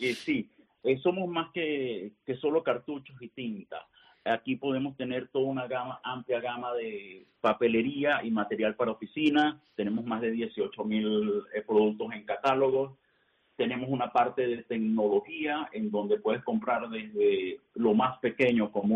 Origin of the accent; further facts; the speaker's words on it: Venezuela; moved away as an adult; now in Spain; Mira, yo soy venezolano, emigré hace 2 años a España.